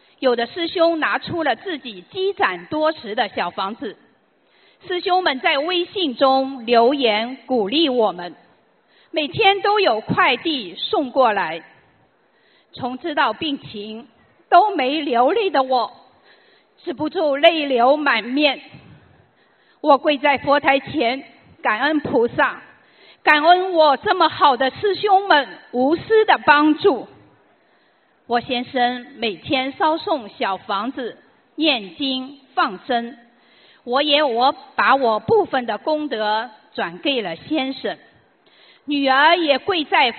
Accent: Shanghai, China; 我来自上海

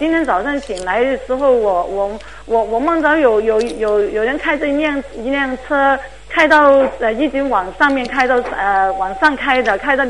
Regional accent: Guangzhou, Guangdong, China; 就是我原来我从小住在那里，就是广州那个家那里

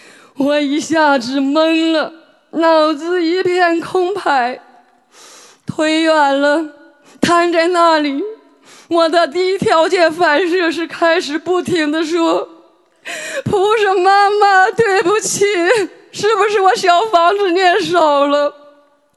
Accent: Germany; 我来自德国，今年64岁

